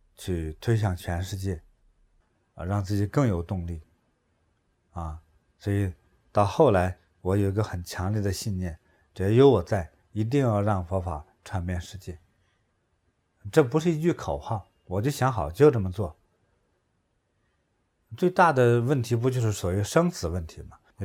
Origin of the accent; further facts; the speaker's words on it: China; 就是我们中国人有很多一些学派，就是叫做中庸派嘛。